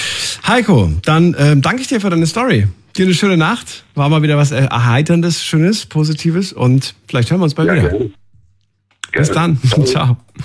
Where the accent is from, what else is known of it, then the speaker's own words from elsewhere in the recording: Frankfurt, Hesse, Germany; ich komme ja aus Frankfurt und da gibt es ganz häufig ja, Ironman und irgendwelche, genau, Fahrrad